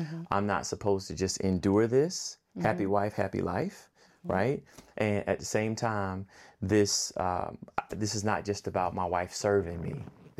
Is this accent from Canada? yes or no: no; Decatur, United States; also born or lived in Los Angeles; you know, I'm from Decatur, but I spent a lot of time in LA.